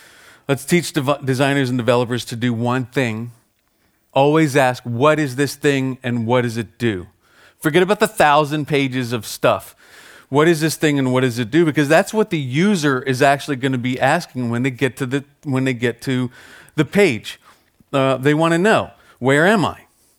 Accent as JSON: {"language": "English", "country": "United States", "said": "I'm American, so I'm a shameless capitalist, and I like money."}